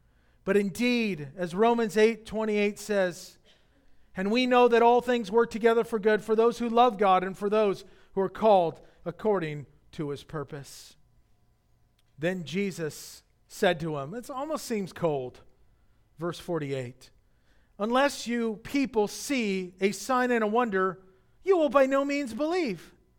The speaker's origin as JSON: {"language": "English", "region": "California", "country": "United States", "tie": "born or raised there", "said": "I grew up here in Orange County."}